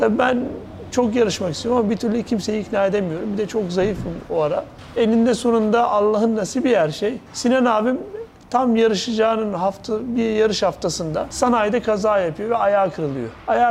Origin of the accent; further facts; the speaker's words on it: Akyazı, Sakarya, Turkey; kadar hayatımı, çocukluğumu yaşadığım yer açıkçası burasıydı. Daha sonra Sakarya'ya, yani büyük şehire taşındık ve orada babam bir tamirhane açtı kendine. Akyazı'da da vardı ama küçük bir tamirhaneydi.